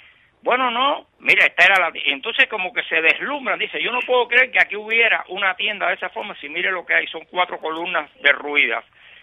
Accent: Havana, Cuba; yo soy habanero, yo no puedo escribir sobre Santiago de Cuba

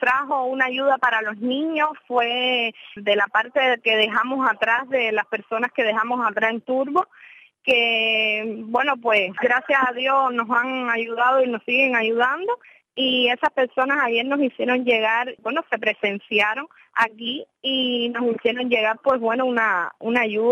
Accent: Cuba; moved away; yo realmente salí de Cuba casi hace 2 años. Es decir, en noviembre de este año va a ser 2 años. Yo realmente salí de Cuba porque toda mi familia la tengo en Estados Unidos.

